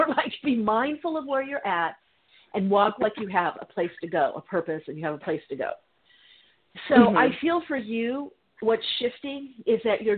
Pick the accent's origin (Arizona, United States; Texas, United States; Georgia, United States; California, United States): California, United States; I was in New York and Chicago, and of course I grew up in California by the beach, so I wasn't used to that energy.